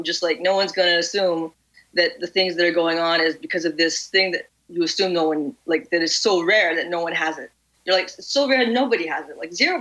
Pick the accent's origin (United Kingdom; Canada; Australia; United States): Canada; It just depending on like where you are in Canada, in Quebec, it's a very, you know, hate on the English, hate on the French